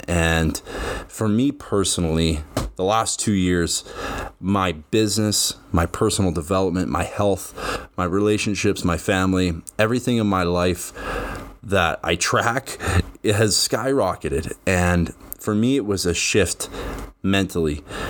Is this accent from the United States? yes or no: no; Medicine Hat, Alberta, Canada; I was taking on new clients here in my hometown, and I was struggling.